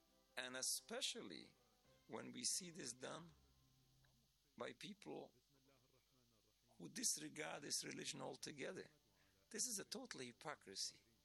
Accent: New York, United States; I'm from New York. New York is a very strong community.

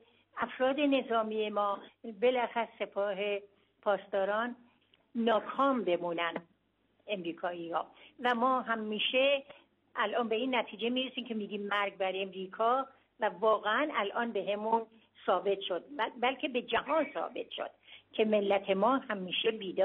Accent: Iran; به عنوان یک زن ایرانی، به عنوان یک فردی که در این مملکت دارم زندگی میکنم،

